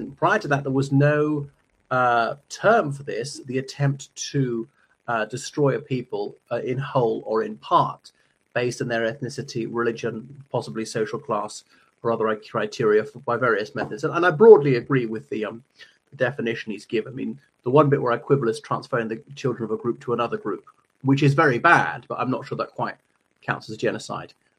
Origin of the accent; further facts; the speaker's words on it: Ireland; o everyone … from Ireland.